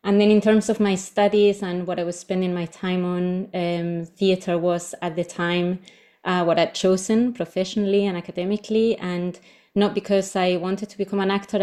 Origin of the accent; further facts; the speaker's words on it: Spain; English is a second language; moved away as an adult; I would return to Spain, but I loved it so much that I stayed, and I actually never went back to my home country.